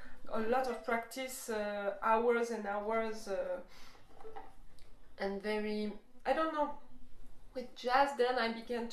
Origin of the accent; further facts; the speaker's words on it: Switzerland; I'm from Switzerland, so when I studied jazz, I studied classical in Switzerland.